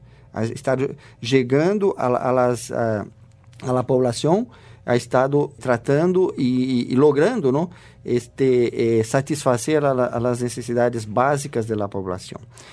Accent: Brazil; yo digo nuestros países porque soy brasileño, y Brasil también es un país en vías de desarrollo

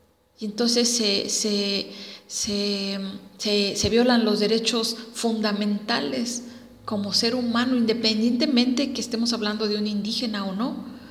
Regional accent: Mexico; como mexicanos no podemos cerrar los ojos

